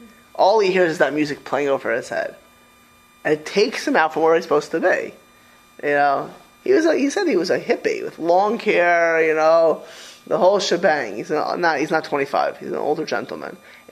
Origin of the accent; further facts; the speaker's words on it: Miami Beach, Florida, United States; Some people, listen, I grew up in Miami Beach.